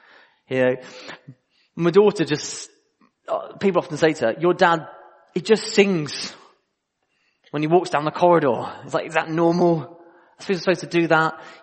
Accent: Luton, East of England, United Kingdom; accent: Luton; And I don't talk like I'm from Liverpool. I talk like I'm from Luton sometimes.

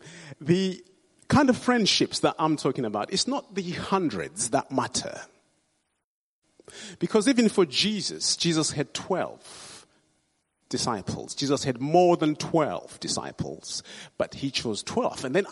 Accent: Zimbabwe; Oh yes, I come from Zimbabwe, by the way.

